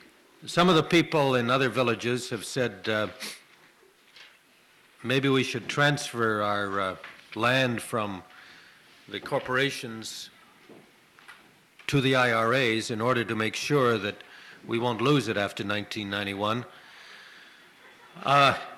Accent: Canada; I think most of you know that I'm from Canada.

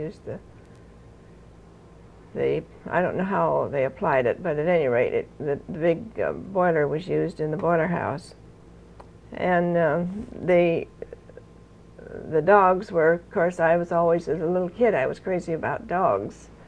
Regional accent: Fairbanks, Alaska, United States; born there; No, I was born in Fairbanks.

